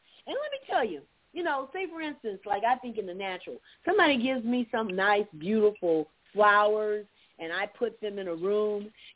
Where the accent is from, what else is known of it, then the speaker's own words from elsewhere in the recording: Florida, United States; All right, and Antelise is calling from Florida. Well, praise God, my home state.